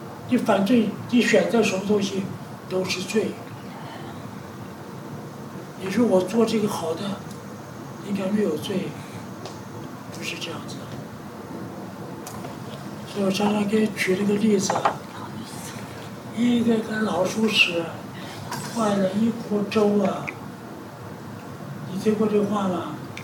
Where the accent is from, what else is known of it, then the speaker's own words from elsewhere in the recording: China; 实际上你有时候看到我们中国人画画